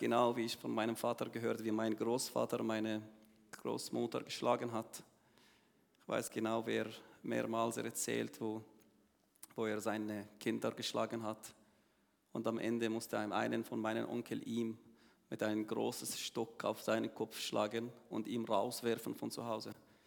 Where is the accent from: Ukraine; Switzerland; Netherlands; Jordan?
Jordan; German is a second language; ich komme aus Jordanien. Ich bin in einer muslimischen Familie aufgewachsen. Aber ich bin kein Jordanier. Meine Familie stammt aus Jerusalem in 1967. In den 6-Tage-Krieg sind geflüchtet nach Jordanien.